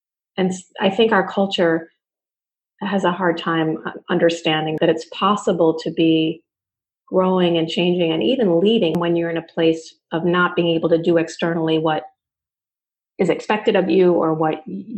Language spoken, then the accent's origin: English; Swampscott, Massachusetts, United States; I'm from Swampscott, Massachusetts. I am a wife and mom.